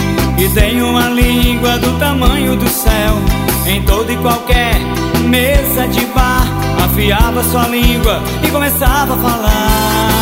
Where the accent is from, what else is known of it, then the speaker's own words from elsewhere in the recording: Fortaleza, Ceará, Brazil; born there; now in Quixeramobim, Brazil; nasci em Fortaleza, cidade de lindas praias, e vim morar em Quixerambim, cidade de grandes talentos, terra de Antônio Conselheiro.